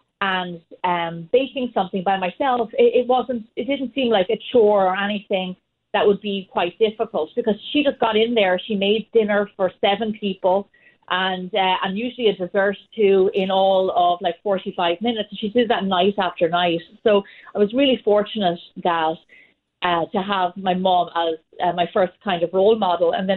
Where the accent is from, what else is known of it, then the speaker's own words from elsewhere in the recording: Ireland; I'm from Ireland, like you mentioned. I grew up in a large Irish Catholic family